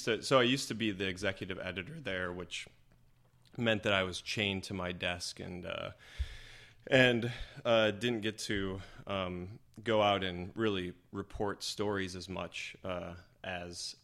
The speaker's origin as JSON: {"language": "English", "region": "Wisconsin", "country": "United States", "tie": "born or raised there", "said": "I was in security at this little airport in La Crosse, Wisconsin, which is near my hometown where I grew mm-hmm. up."}